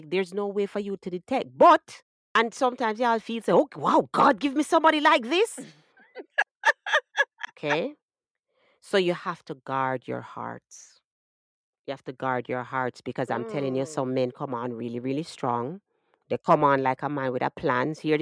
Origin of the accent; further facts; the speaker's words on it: Jamaica; As a black woman, you know, as a Jamaican black lady, I get the message, whether my parents wanted me to get it or not